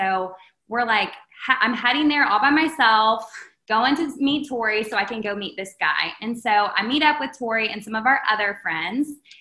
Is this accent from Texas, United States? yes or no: no; Kansas, United States; now in Auburn, United States; I'm originally from Kansas, grew up there, went to college there, and then transitioned to Auburn to work for my national sorority, Tri Sigma, as a leadership consultant.